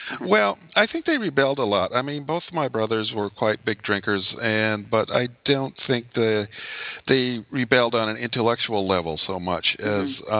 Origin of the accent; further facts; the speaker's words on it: Wisconsin, United States; born there; I was born in Wisconsin.